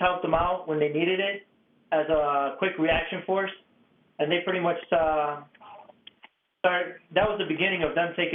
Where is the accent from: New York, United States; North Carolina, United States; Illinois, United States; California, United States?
Illinois, United States; Chicago; My wife's from Northbrook. I was born and raised in Chicago.